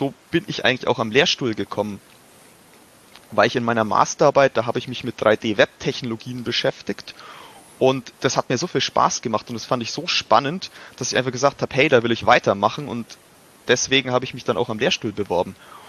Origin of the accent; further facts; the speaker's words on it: Nuremberg, Bavaria, Germany; also ich selber bin Ur-Nürnberger. Ich bin quasi in Nürnberg aufgewachsen und bin auch der Stadt eigentlich immer recht treu geblieben